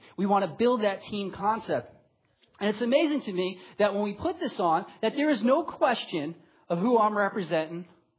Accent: New York, United States; I'm from New York, so hey, represent the place where you're from.

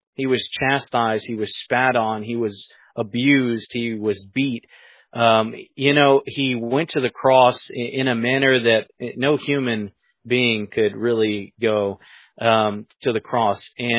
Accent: Southern United States, United States; I get part of this is because I didn't grow up in a Christian home, although I grew up in the South.

